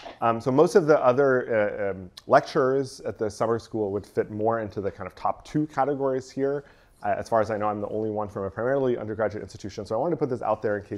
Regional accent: Canada; now in Los Angeles, United States; even though I'm Canadian, I now live in LA.

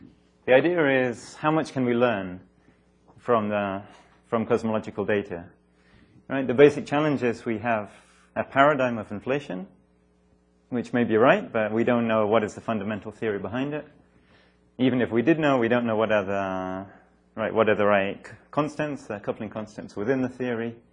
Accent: Bielefeld, North Rhine-Westphalia, Germany; I'm from Bielefeld, for you don't know. That's up in the north of Germany, near Hanover, which maybe you've heard of.

